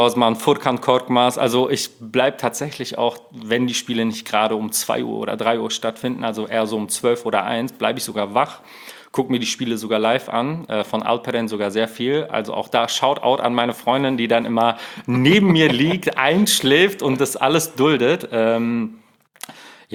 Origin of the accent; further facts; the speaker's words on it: Hamm, North Rhine-Westphalia, Germany; ich komme, wie gesagt, aus NRW, Hamm. Aus der Stadt Hamm.